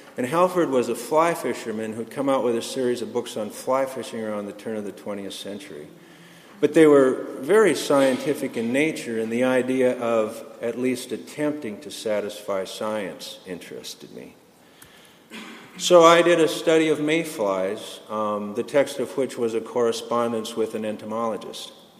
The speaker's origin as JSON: {"language": "English", "region": "North Dakota", "country": "United States", "tie": "born or raised there", "said": "I started out in the Red River Valley of North Dakota."}